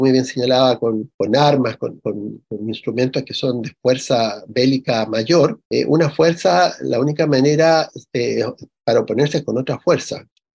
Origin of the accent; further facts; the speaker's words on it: Chile; a todos nosotros como pueblo chileno